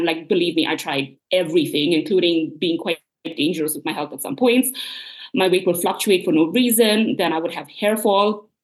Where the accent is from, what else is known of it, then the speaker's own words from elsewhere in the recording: India; growing up in India, you don't really talk about your body at all.